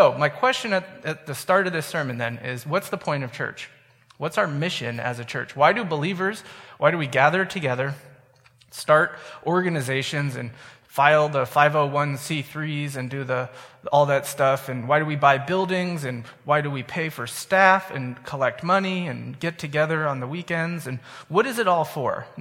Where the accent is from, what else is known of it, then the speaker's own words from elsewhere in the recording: San Francisco, California, United States; I'm from San Francisco. We don't grow stuff.